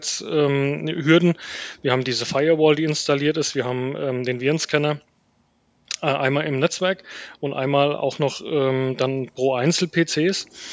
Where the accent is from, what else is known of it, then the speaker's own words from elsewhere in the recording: Geisenheim, Hesse, Germany; Geisenheim ist eine schöne Stadt. Ich muss es natürlich sagen, es ist meine Heimatstadt und ich bin auch sehr stolz, dass ich hier Bürgermeister sein darf.